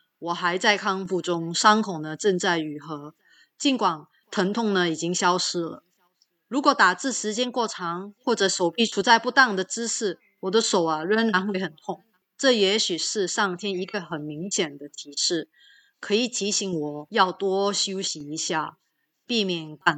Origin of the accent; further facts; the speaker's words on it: Singapore; 让我可以发挥自己身为新加坡人的作用